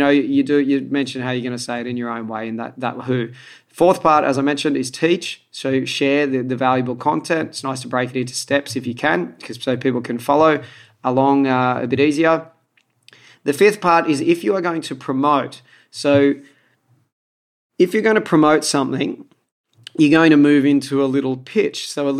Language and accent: English; Australia; accent: Aussie; it's not my accent, I might say I have an Aussie accent, you know, and so I'm going to say some words.